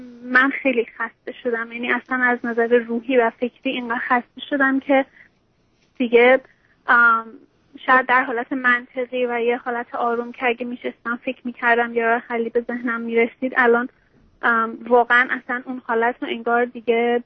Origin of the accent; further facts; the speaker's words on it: Iran; moved away as an adult; now in United States; من روزی که اومدم امریکا، روز دوم از ایران که اومدیم اینجا ازدواج کردیم